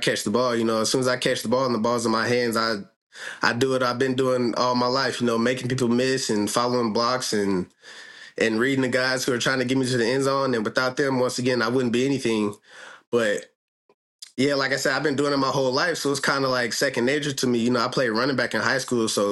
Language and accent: English; United States; growing up in the States, you know, all we think about is the NFL.